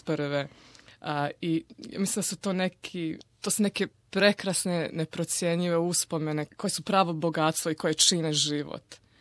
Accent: Croatia; ja sam lično to doživjela kao Srpkinja iz Hrvatske

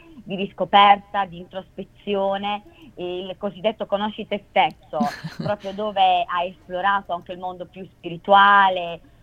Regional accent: Apulia, Italy; mio marito è emiliano, mentre io sono pugliese

